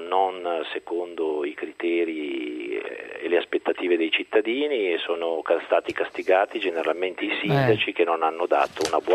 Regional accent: Parma, Emilia-Romagna, Italy; Ma ora sono di Parma e quindi non voto a Parma

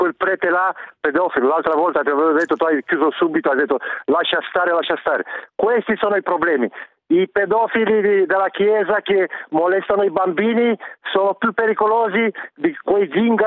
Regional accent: Romania; Italian is a second language; now in Florence, Italy; Io da Firenze.

